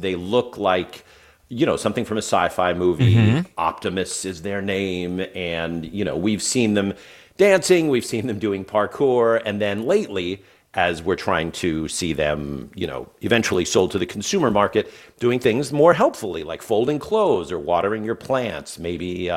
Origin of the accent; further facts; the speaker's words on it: Oakland, California, United States; I'm from Oakland with that last name, and it's always, always, always stuck with me.